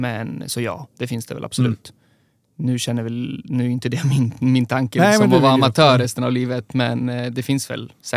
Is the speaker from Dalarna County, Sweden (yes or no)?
no; Västerås, Västmanland County, Sweden; Jag är uppväxt i Västerås med mamma och pappa och en storebror.